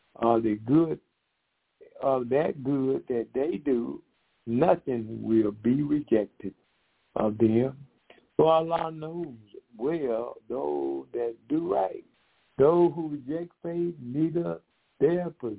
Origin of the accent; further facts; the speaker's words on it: Decatur, Georgia, United States; And my wife … we're from Decatur, Georgia.